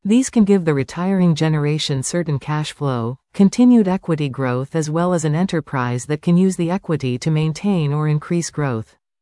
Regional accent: Western Canada, Canada; As Western Canadian farmers, we have long painted an idyllic picture of the small family farm on the prairies.

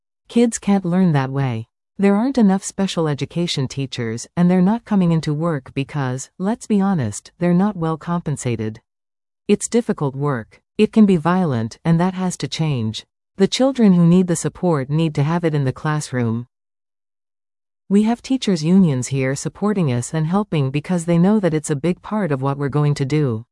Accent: Etobicoke, Ontario, Canada; My mom remarried when I was 10, and we left my grandparents' rooming house and we moved to Etobicoke. So I grew up in Etobicoke, and I went to high school Etobicoke.

